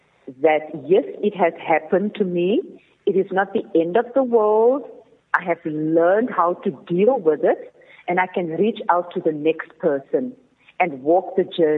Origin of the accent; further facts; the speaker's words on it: Cape Town, Western Cape, South Africa; So at the age of 13, I was raped on my way to school, growing up in the Cape Flats.